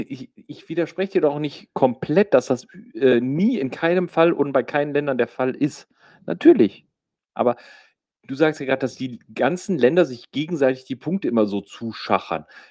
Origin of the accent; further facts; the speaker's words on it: Rhineland, Germany; Ich bin ja nun mal ähnlich, oder genau wie du, gebürtiger Rheinländer. Und somit bin ich natürlich mit einem Jeckenblut aufgewachsen.